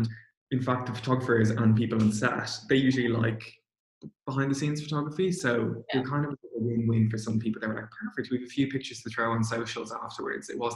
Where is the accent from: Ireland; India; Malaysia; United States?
Ireland; Kildare, Leinster; So I'm from Kildare, so it was never like a big issue for me to like commute in.